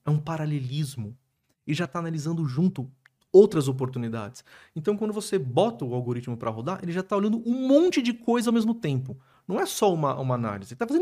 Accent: Sorocaba, São Paulo, Brazil; eu cresci em Sorocaba

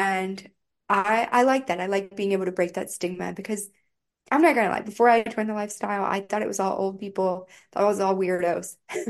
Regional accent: Bible Belt, United States; And I grew up in the Bible Belt, so purity culture was a huge thing in my life.

